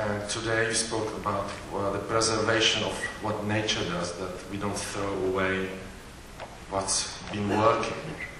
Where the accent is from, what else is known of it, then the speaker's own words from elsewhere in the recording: Czechia; now in United Kingdom; I'm from the Czech Republic.